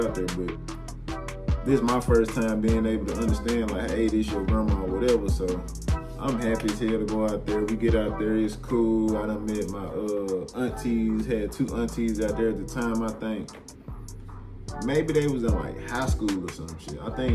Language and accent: English; Memphis, Tennessee, United States; also born or lived in San Diego; I was born in San Diego, but my mama moved me back to Memphis before I was even one. So I was growing up in Memphis, and my grandma was always still in San Diego.